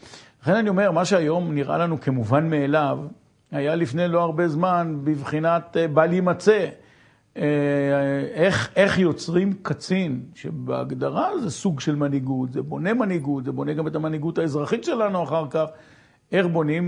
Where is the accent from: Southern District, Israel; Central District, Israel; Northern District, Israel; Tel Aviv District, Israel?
Northern District, Israel; Ein Gev; אני גדלתי בקיבוץ עין גב